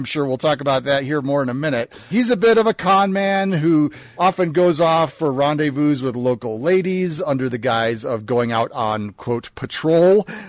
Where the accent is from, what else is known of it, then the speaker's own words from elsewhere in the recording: Chicago, Illinois, United States; at least where I grew up in the Chicago area